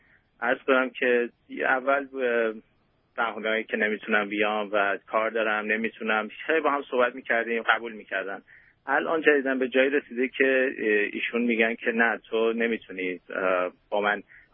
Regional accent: Iran; moved away; من 3 سال پیش از ایران اومدم اینجا

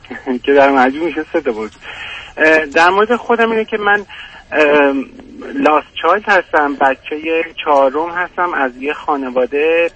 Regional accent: Iran; now in Europe; بعد از اینکه من از ایران خارج شدم اومدم کشورهای اروپایی

